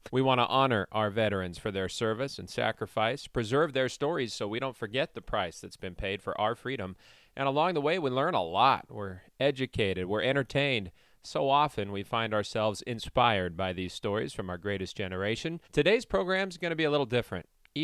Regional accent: Los Banos, California, United States; I was riding my bike to an evening church service in my hometown of Los Banos

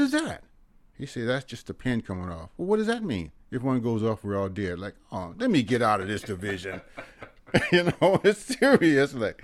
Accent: Fresno, California, United States; growing up in West Fresno, everything that I knew in my life was within 1 mile, you know, other than we played, you know, sports against another high school. You know, Dos Palos was the furthest I'd ever been in my life, 50 miles away.

